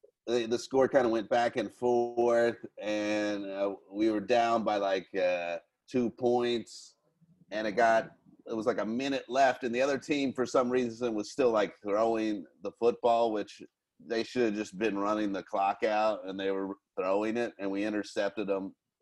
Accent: Kentucky, United States; I grew up in Kentucky.

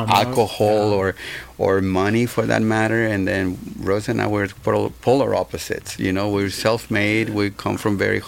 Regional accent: Mexico; I'm from Mexico originally.

